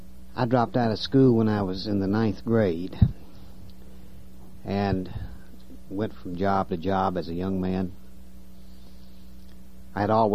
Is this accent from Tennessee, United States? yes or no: yes; Nashville, Tennessee, United States; also born or lived in Lansing, Michigan; I was born in Lansing, Michigan. My parents separated and divorced when I was 18 months old, and my mother took me south, and I was raised in Nashville, Tennessee.